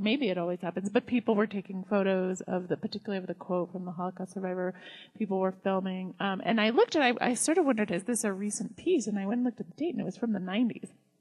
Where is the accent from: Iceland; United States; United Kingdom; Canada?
United States; Colorado; moved away; I'm from Colorado, I've been away for 25 years, and I travel back and forth at least once a year